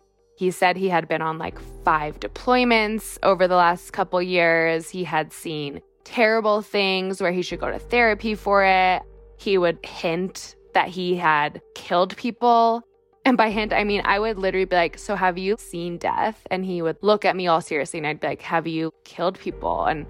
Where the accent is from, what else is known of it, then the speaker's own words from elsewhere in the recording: Salt Lake City, Utah, United States; which is curious because I'm from Salt Lake City and he knows that.